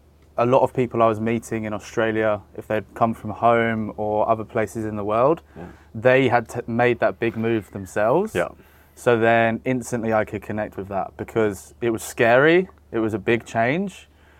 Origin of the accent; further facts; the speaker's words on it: England, United Kingdom; also born or lived in London; So yeah, I'm from England originally.